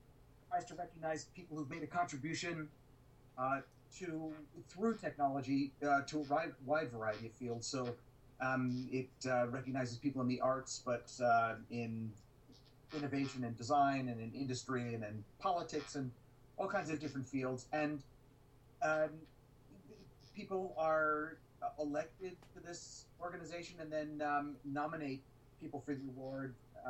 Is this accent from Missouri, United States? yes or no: no; New York, United States; I grew up in New York, and I kind of have a hybrid background.